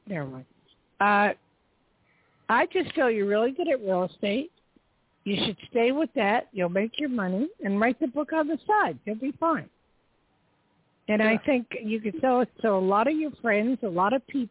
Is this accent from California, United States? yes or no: no; New Jersey, United States; also born or lived in Lakewood / Newark; Well, I'm from Jersey, but, you know, we have different accents